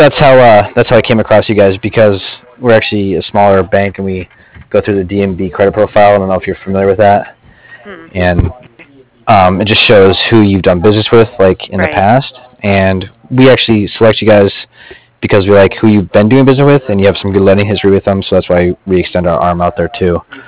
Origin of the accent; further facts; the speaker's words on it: Colorado, United States; I grew up in Colorado.